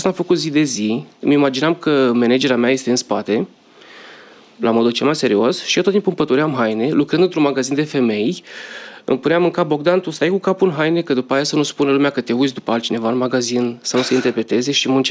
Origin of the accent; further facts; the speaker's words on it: Iași, Iași County, Romania; now in Bucharest, Romania; accentul este al meu, sunt din Iași, sunt uneșean, mutat de 6 ani în București.